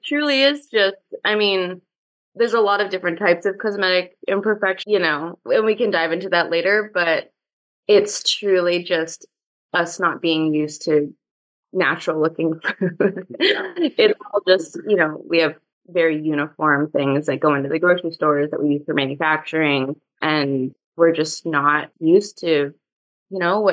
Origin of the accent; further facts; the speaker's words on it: San Francisco, California, United States; I'm from San Francisco, born and raised, and left for a bit for various things, for school, for just being abroad for a little while.